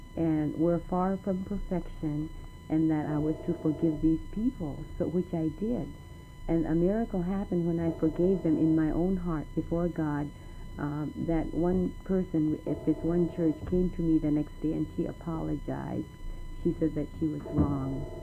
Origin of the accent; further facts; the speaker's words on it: Barrow, Alaska, United States; the missionaries that are here right in my hometown. When I experienced this reality of Jesus Christ in Anchorage, it was not here, and I experienced it not in the church, but in my own home, in my bedroom, on my knees.